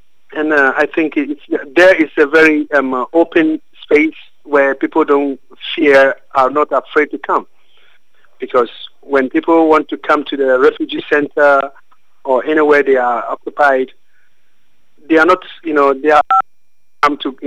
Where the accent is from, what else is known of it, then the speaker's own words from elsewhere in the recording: Ghana; English is a second language; now in Netherlands; Ghanaian by citizenship. And I was born in Ghana, raised in Ghana, and I'm a Ghanaian.